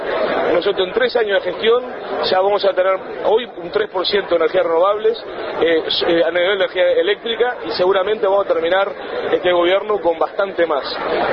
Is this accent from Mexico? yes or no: no; Uruguay; seguramente vamos a seguir trabajando como uruguayos y como técnicos con todos los sectores políticos